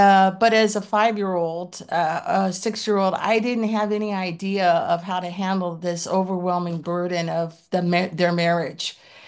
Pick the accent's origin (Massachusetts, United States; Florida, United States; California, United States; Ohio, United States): California, United States; as Cindy said, and I'm from Southern California.